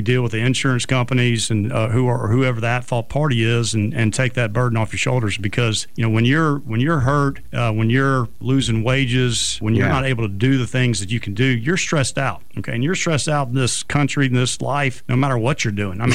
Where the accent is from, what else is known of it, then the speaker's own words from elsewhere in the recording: Mobile, Alabama, United States; You know, I grew up here in Mobile. And, I'm a conservative person